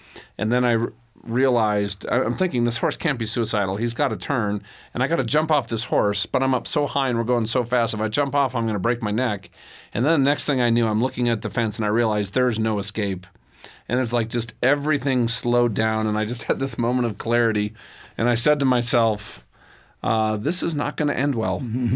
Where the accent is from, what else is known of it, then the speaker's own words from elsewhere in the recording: Minnesota, United States; I grew up in Minnesota, and we'd done a number of, trail rides